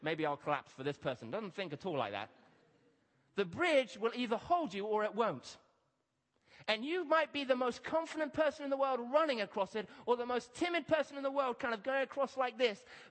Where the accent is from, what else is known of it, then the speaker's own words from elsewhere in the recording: Kenya; When I was growing up in my garden, and I grew up in Kenya, we used to have a number of trees